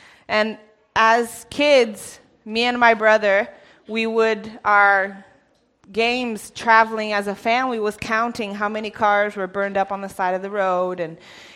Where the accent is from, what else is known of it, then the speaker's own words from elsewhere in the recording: Mozambique; also born or lived in Brazil; I'm Brazilian. I was born in Brazil, but my parents, there's so many people leaving. My parents were missionaries to Mozambique. Africa.